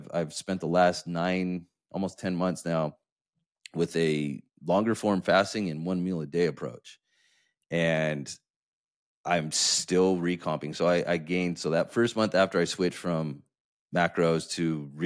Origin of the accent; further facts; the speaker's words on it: San Diego, California, United States; I come from San Diego. So it's a kind of a normal thing there.